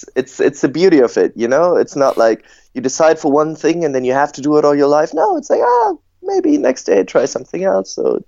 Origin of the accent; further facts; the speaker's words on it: Rostock, Mecklenburg-Vorpommern, Germany; accent: German; English is a second language; Yeah, so I was born at the coast of the Baltic Sea. It's a city called Rostock.